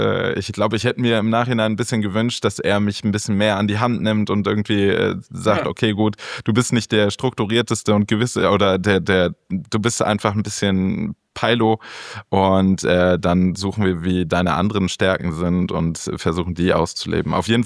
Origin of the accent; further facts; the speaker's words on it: Berlin, Germany; moved away as an adult; also born or lived in Neumünster; ich bin aufgewachsen am Stadtrand Berlin und bin dann hoch nach Hamburg, in der Nähe von Hamburg nach Neumünster, in ein FSJ, in ein freiwilliges soziales Jahr gegangen, dann nach der Schule.